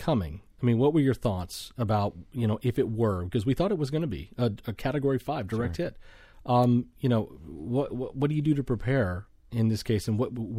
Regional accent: Puerto Rico; I'm from Puerto Rico and I do have family there.

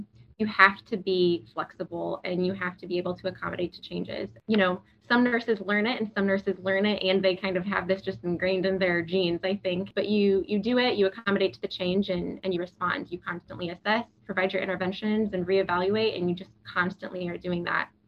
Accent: Galesburg, Illinois, United States; also born or lived in Texas; I was born and raised in Galesburg. And so while I went to Texas for a little while, it's nice to be back in my home stomping grounds, I guess.

